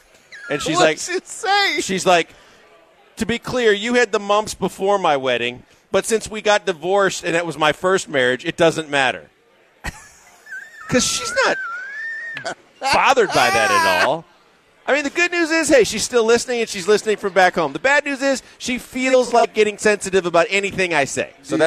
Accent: Shorewood, Wisconsin, United States; I grew up in Shorewood, Wisconsin.

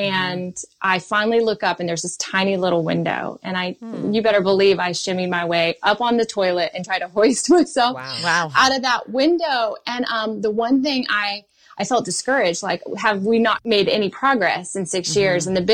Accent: the South, United States; now in New York, United States; We moved to Manhattan from the South.

